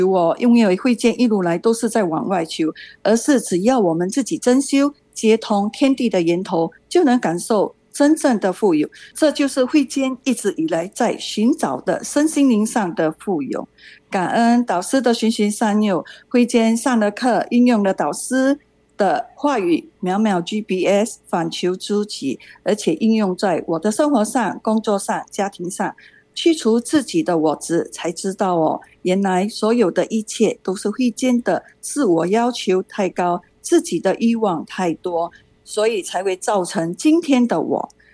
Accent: Singapore; 我是来自新加坡的

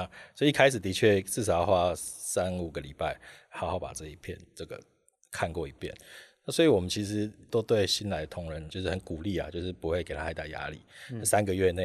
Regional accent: Taiwan; 因为其实我们台湾人资讯人才是很强

